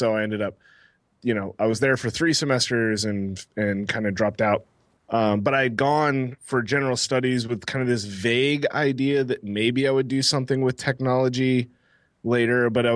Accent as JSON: {"language": "English", "region": "Texas", "country": "United States", "said": "I was living in Texas. So I'm from Texas originally"}